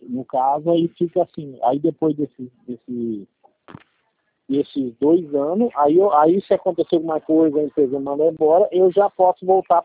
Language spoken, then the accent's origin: Portuguese; Sertãozinho, São Paulo, Brazil; É, sou de Sertãozinho, mas na verdade trabalho aqui em Ribeirão, na empresa. É Ribeirão Preto.